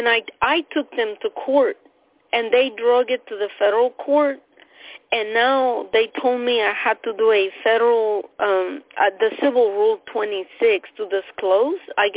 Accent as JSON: {"language": "English", "region": "Texas", "country": "United States", "said": "I'm from Texas."}